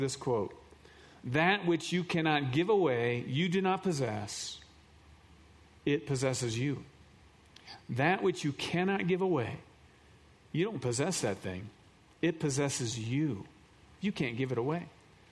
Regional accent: Iowa, United States; And I think about this, you know, I'm from Iowa. We got back from Iowa, I don't know how long, a couple weeks ago.

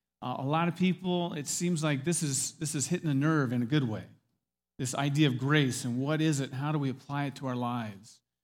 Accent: Iowa, United States; I am from Iowa, but I'm not that good of a gardener.

